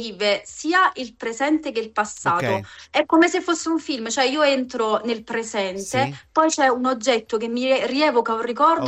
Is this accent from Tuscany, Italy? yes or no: no; Caserta, Campania, Italy; born there; A Caserta.